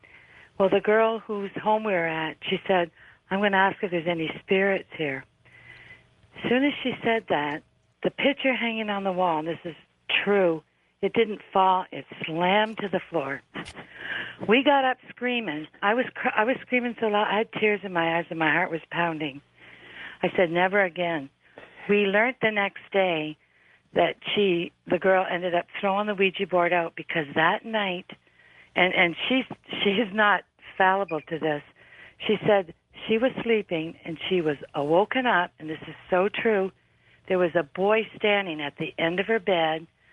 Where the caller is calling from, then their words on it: Windsor, Ontario, Canada; from Windsor, Ontario.